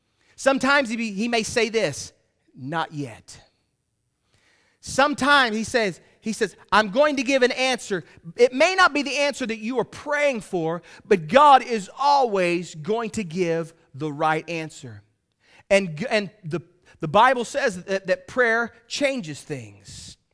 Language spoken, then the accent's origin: English; Missouri, United States; I didn't know. I was from Missouri, you know.